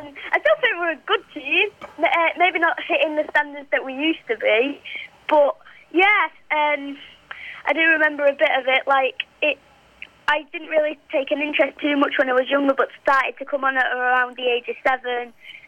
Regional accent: Manchester, North West England, United Kingdom; I am from Manchester. I am.

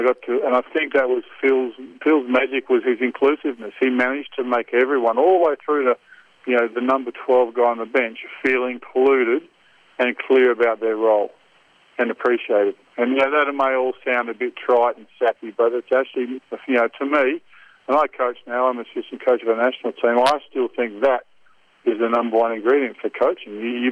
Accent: Australia; I was a kid from Australia and I wasn't taking myself too seriously, and Australians tend not to a little bit.

